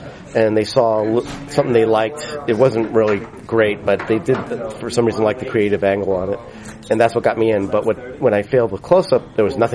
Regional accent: Thousand Oaks, California, United States; Yeah, I grew up in Thousand Oaks.

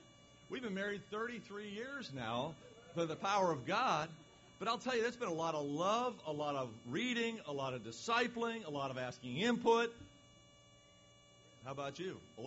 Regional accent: Los Angeles, California, United States; She was a young Suffolk girl. I was from Los Angeles. We were a sitcom ready to go right there.

